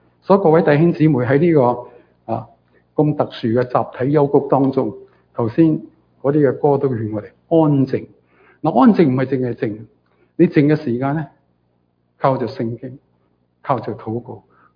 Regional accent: Ningbo, Zhejiang, China; 我哋宁波人叫爹爹

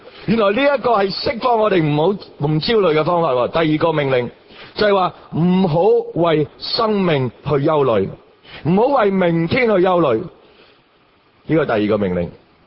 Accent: Hong Kong

